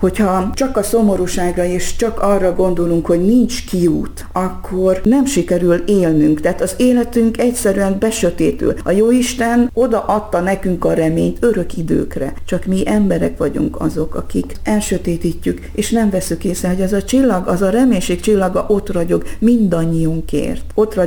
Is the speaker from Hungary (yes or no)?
no; Transylvania, Romania; székelynek születtem